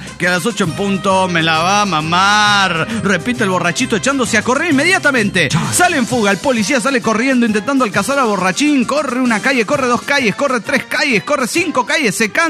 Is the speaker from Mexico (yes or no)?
yes; Tulancingo, Hidalgo, Mexico; ¡Hola! ¿Qué tal? … de Tulancingo, Hidalgo, México.